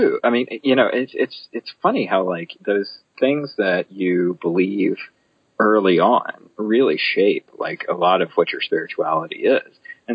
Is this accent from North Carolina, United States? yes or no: yes; North Carolina, United States; I grew up in North Carolina. So we're still talking like rural Southern, traditions and stuff.